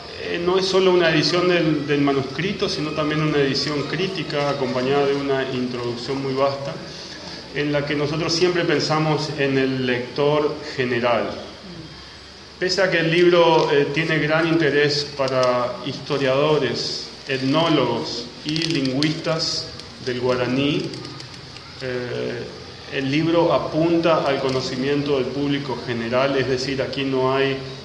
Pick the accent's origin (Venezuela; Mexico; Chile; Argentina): Argentina; Chaco; Yo soy chaqueño, egresado de la Universidad Nacional del Nordeste.